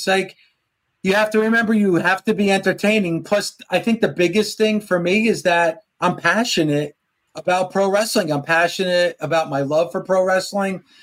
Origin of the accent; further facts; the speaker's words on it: New Jersey, United States; I'm a Jersey guy. I grew up in Jersey. So, you know, 12, 13 year old … was a big Ric Flair fan.